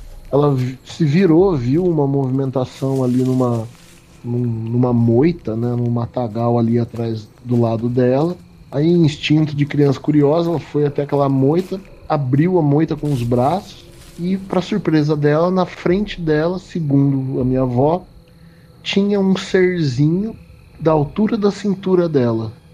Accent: Jaboticabal, São Paulo, Brazil; eu tenho 40 anos, sou de Jaboticabal, interior de São Paulo.

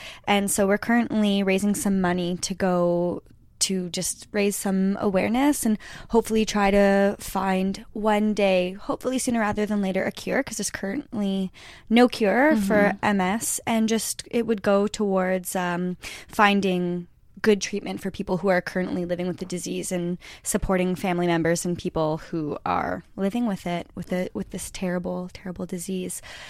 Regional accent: Sudbury, Ontario, Canada; We realized that we're both from Sudbury

